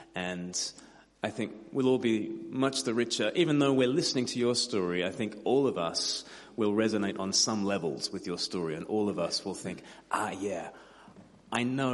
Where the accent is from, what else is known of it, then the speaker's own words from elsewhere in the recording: Australia; because I'm Australian, so I'll just be, you know, I'll just be rude.